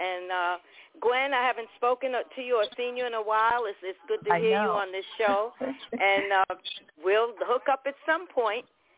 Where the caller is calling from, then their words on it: Manhattan, New York, United States; I'm from Manhattan, New York.